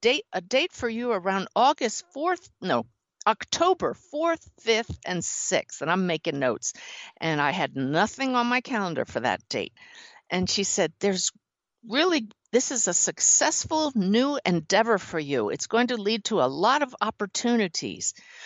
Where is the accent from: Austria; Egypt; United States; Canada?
United States; Philadelphia, Pennsylvania; and I grew up near Philadelphia.